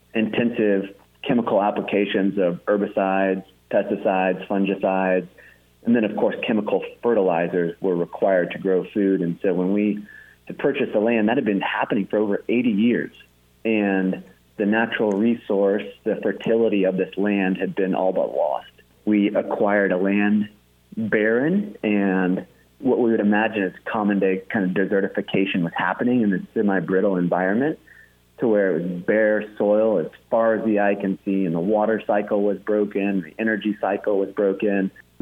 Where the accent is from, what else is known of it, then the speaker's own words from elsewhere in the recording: Austin, Texas, United States; We were born and raised in Austin, Texas, so we'd never had exposure to this agrarian lifestyle.